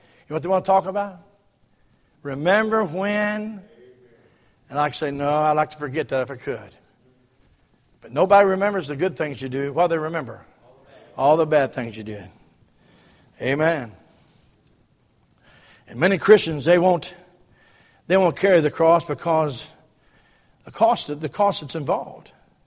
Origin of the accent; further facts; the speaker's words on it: Loveland, United States; I live in Loveland. I grew up in Loveland where our church is.